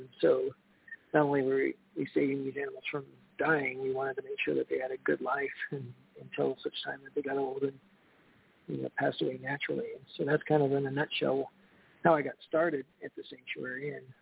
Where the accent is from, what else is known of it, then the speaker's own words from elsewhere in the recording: Boulder, Colorado, United States; And built a facility on the farm that I grew up on outside of Boulder, Colorado